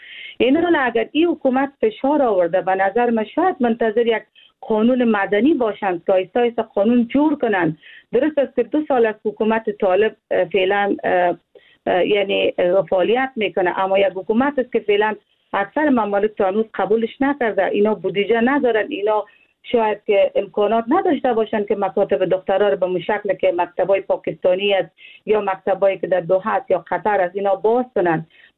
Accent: Afghanistan; من یک افغان هستم

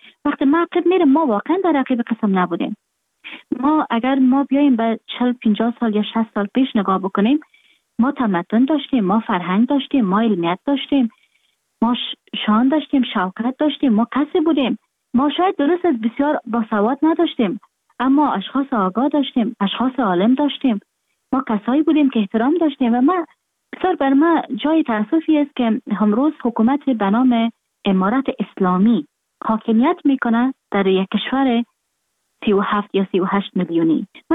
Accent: Afghanistan; moved away; من در خارج هستم، خارج از افغانستان هستم،

